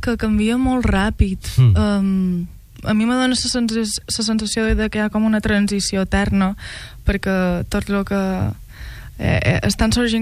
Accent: Valldemossa, Balearic Islands, Spain; a la parròquia d'on jo soc, de Vall de Mossa

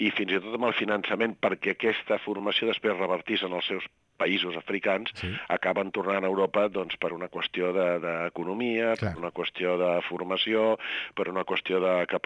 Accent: Morocco; Jo no vaig néixer al Marroc, però vaig passar els primers anys de la meva vida al Marroc.

